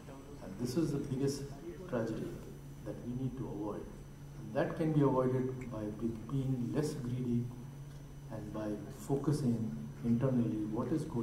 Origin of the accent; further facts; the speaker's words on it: Lucknow, Uttar Pradesh, India; we had a very big flat in Lucknow. My father, we stayed in Lucknow. I was born and raised in Lucknow.